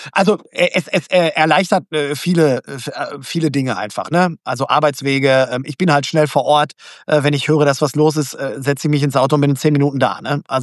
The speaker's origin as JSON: {"language": "German", "town": "Gelsenkirchen", "region": "North Rhine-Westphalia", "country": "Germany", "tie": "born or raised there", "said": "Ich bin gebürtiger Gelsenkirchener. Also ich wohne in einer Region, die... Also es ist mit Sicherheit nicht einfach, in Gelsenkirchen zu wohnen."}